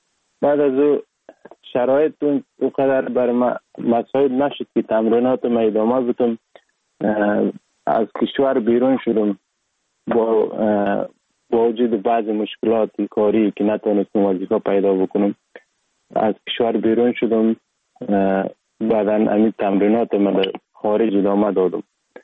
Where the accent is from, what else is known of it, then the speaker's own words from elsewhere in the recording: Sheberghan, Jowzjan, Afghanistan; also born or lived in Sar-e Pol; اصلا زاده ولایت سرپل هستم، در ولایت جوزجان کلان شدیم. تحصیلات ما، مکتب ما، همه چیز ما در ولایت جوزجان خواندیم.